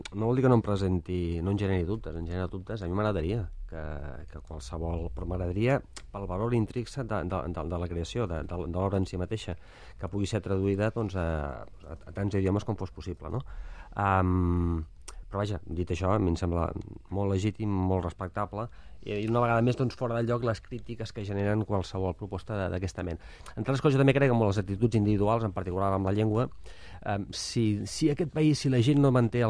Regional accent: Sant Sadurní d'Anoia, Catalonia, Spain; Jo soc de Sant Sadurní d'Anoia

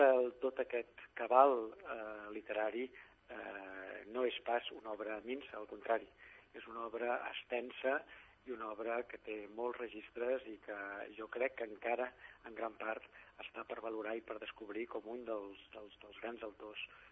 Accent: Catalonia, Spain; vam poder durant molts anys treballar en la defensa com a catalans

